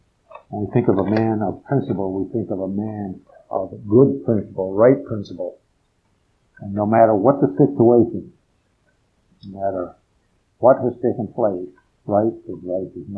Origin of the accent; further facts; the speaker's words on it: Western Canada, Canada; I was raised in Western Canada. And the little town we lived in was the highest corporate town in the Rockies, if that makes any difference. But early in the morning, we went to the Episcopal Church.